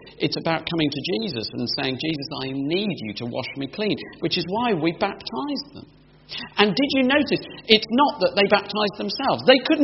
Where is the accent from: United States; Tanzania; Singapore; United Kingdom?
United Kingdom; we're British, most of us